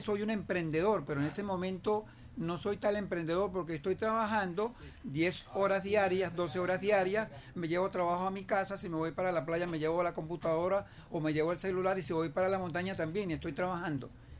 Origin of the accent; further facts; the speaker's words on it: Venezuela; cuál es el aporte que yo como venezolano le doy al país